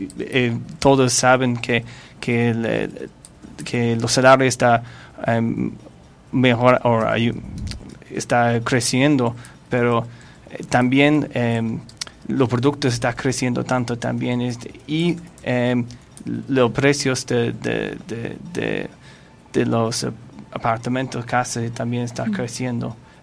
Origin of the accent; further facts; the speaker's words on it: Ireland; Spanish is a second language; Yo soy irlandés y yo he visto los problemas que ha pasado en Europa